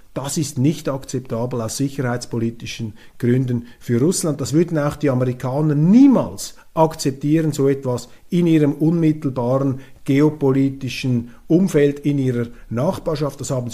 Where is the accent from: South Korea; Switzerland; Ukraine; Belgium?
Switzerland; und als Schweizer bin ich ja auch Europäer